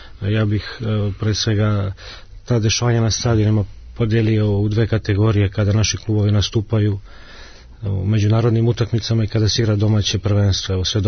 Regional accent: Serbia

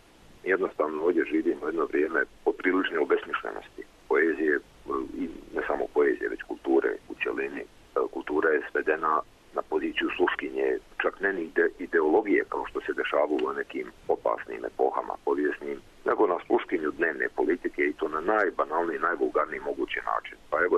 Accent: Zenica, Federation of Bosnia and Herzegovina, Bosnia & Herzegovina; premda sam rođen u Zenici i odrastao tamo, dobar dio djetinjstva provodio sam u Štocu, pošto mi je mati Štočanka bila, pa smo išli redovno, znači provodili se ljetni raspusti dolje, zimi išlo i tako dalje, tako da sam vezan za taj prostor Hercegovine

